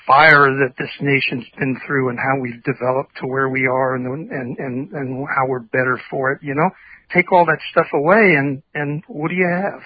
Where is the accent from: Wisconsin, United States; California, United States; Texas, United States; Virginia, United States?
Texas, United States; San Antonio; born there; also born or lived in various places; So I was born in San Antonio, but lived all over.